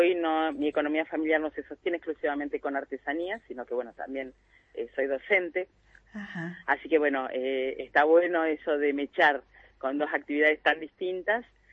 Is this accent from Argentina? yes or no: yes; Neuquén, Argentina; also born or lived in Brazil; now in Las Grutas, Argentina; Yo soy neuquina, viví en Brasil, volví a Neuquén y después ya empezamos a venir a hacer la temporada acá y hace 22 años que me vine a vivir